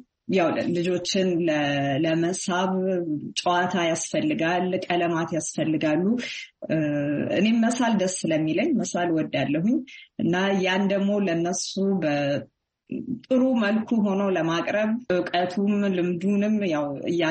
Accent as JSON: {"language": "Amharic", "region": "Addis Ababa", "country": "Ethiopia", "tie": "born or raised there", "also_born_or_lived": "Montpellier, France / Washington DC, United States", "moved": "as an adult", "said": "የተወለድኩትና ያደግኩት አዲስ አበባ ኢትዮጵያ ነው። ከእንግዲህ ከዜሮ ክፍል ከመዋለ ህጻናት እስከ 12ኛ ክፍል 12 ፕላስ 1 በሊሴ ገብረ ማርያም በአዲስ አበባ ከተማ ተምሬያለሁኝ።"}